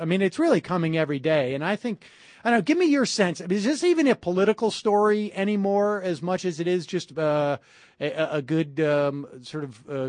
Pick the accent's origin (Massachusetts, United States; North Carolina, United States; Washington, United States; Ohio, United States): Massachusetts, United States; Worcester; I grew up in Worcester, and my dad is a fairly left-leaning guy